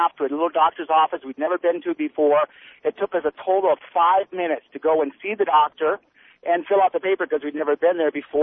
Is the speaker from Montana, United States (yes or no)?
yes; Montana, United States; also born or lived in Singapore; now in Las Vegas, United States; Yeah, actually, I'm from Montana.